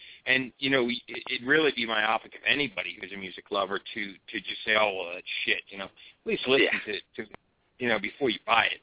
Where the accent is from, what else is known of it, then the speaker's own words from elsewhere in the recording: Philadelphia, Pennsylvania, United States; I'm 45 years old, so I've, you